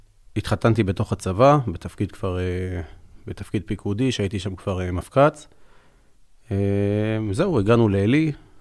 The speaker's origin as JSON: {"language": "Hebrew", "town": "Elkana", "region": "West Bank", "country": "Palestine", "tie": "born or raised there", "said": "גדלתי באלקנה. התחתנתי, עברתי לילי."}